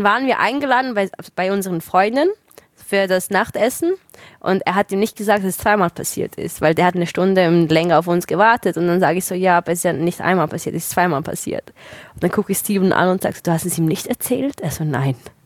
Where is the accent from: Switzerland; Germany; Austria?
Switzerland; Ich bin Schweizerin